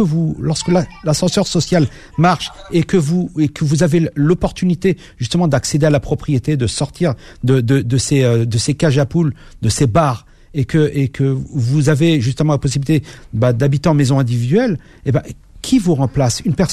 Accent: France; je suis né en France. J'ai fait toute ma scolarité dans l'école publique.

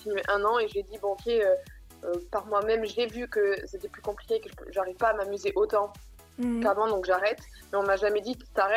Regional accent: Billère, Nouvelle-Aquitaine, France; Enfin, je suis née à Pau, à Billère même. J'habite à Billère depuis mon enfance, mes parents habitent encore là-bas.

